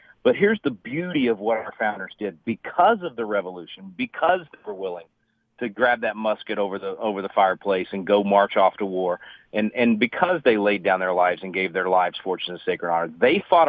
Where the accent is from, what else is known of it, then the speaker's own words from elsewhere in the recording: Dallas, Texas, United States; I grew up in Dallas, and we went down to Austin to play in the tournament